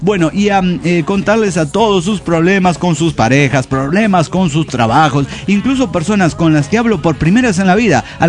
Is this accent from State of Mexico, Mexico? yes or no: yes; Toluca, State of Mexico, Mexico